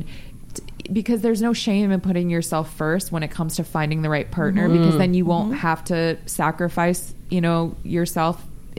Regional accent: Las Vegas, Nevada, United States; At least I grew up in Vegas and I, you know, in a pretty affluent, like, society of Las Vegas.

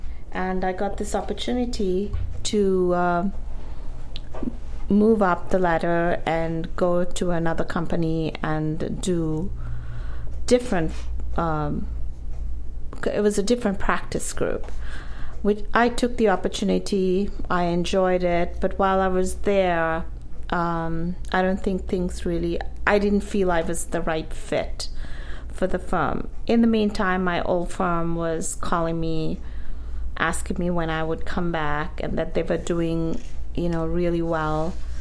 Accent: Sri Lanka; now in United States; Well, I'm originally from Sri Lanka.

